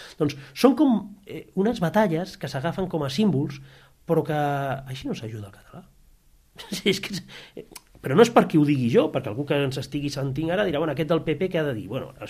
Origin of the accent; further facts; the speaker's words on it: Catalonia, Spain; És que jo sóc català, no sóc valencià.